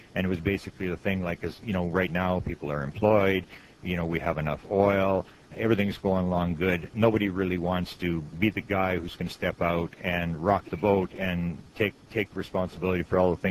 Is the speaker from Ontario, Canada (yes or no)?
no; Manitoba, Canada; I'm from Canada, and I'm in the province right in the middle is the province of Manitoba, which is directly, for Americans, is directly above North Dakota.